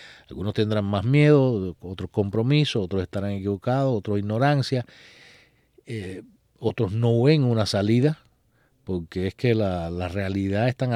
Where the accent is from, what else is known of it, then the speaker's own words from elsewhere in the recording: Cuba; nosotros somos cubanos y tenemos todos los derechos hasta ahora